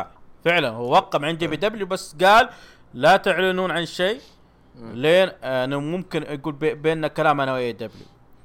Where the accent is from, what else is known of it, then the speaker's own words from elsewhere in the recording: Saudi Arabia; أنهم بيسمحون بالسجائر الإلكترونية عندنا في السعودية